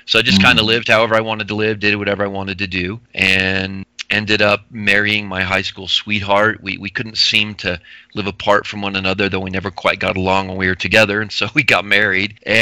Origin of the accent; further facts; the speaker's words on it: New Mexico, United States; I reached out to a friend of mine who I grew up with in New Mexico.